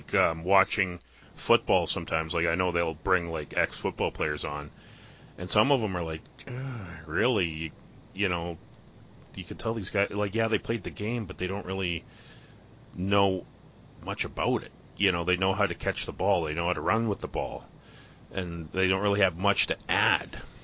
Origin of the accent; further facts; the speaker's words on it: Canada; I'm from Canada.